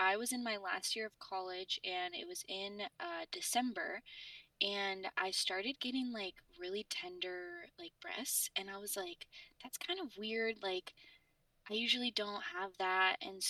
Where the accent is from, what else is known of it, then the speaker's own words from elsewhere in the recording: Washington, United States; also born or lived in Arizona; I'm 24. I had Raya when I was 23, and she is my first child. I am originally from Washington.